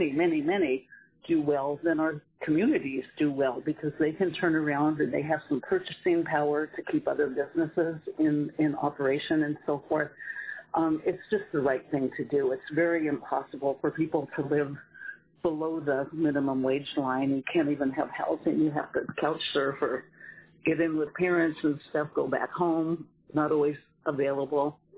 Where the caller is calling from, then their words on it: Anchorage, Alaska, United States; I'm calling from Anchorage.